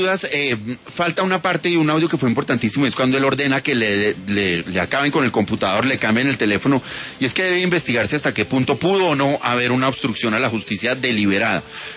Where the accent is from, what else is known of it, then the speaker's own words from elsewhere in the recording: Colombia; Los primeros interesados somos los propios colombianos también.